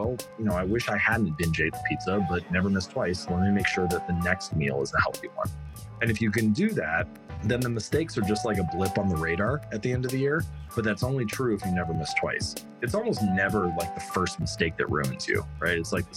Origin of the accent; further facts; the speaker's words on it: Hamilton, Ohio, United States; Well, I grew up in Hamilton, Ohio, which is a smallish town, just a little bit north of Cincinnati.